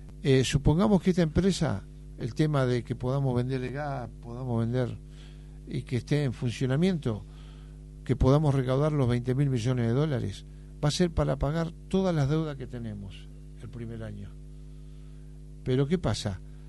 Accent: Argentina; tenemos que estar muy contentos como argentinos.

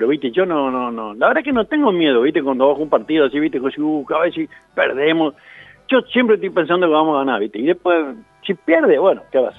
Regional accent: Paraguay; Porque nosotros vinimos 8 de Paraguay, ¿viste?

